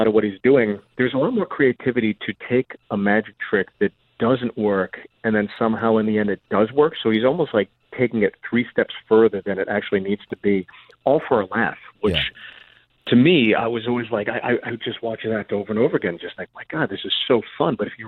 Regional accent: Pittsburgh, Pennsylvania, United States; also born or lived in Freehold, New Jersey; Yeah, I grew up, I was born in Freehold, New Jersey, and I grew up, like, you know, just before junior high school, all through high school, and in my college years, I would, you know, my summers, I go back to Pittsburgh.

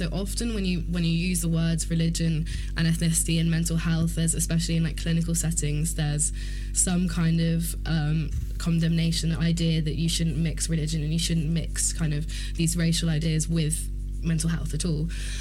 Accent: Bristol, South West England, United Kingdom; I'm from Bristol, it's different there to how it is here

